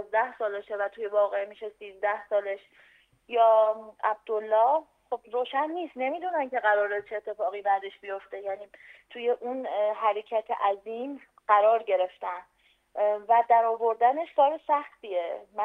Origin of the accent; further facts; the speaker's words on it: Iran; حالا من آذری هستم